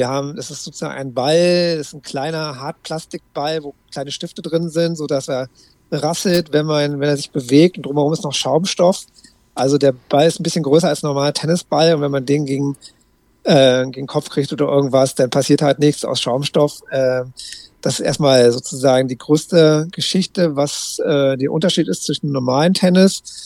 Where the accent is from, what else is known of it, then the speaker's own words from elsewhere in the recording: Berlin-Brandenburg, Germany; Hier, wo ich herkomme, Berlin-Brandenburg, gibt es halt 2 Standorte.